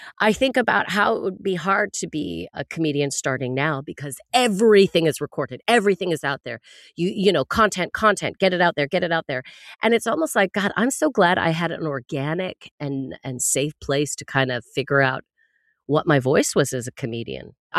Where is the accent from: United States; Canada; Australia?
Canada; as a Canadian, we grew up on this